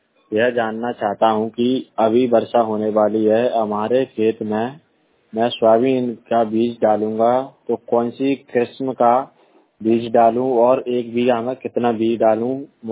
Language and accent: Hindi; Pauri, Madhya Pradesh, India; मैं पौरी का रहने वाला हूँ। विकासखंड मेरा पौरी है, जिला शिवपुरी मध्य प्रदेश।